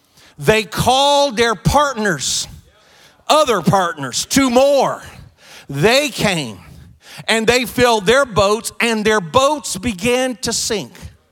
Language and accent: English; South Korea; I was raised in Korea. My parents were missionaries, the pioneer missionaries.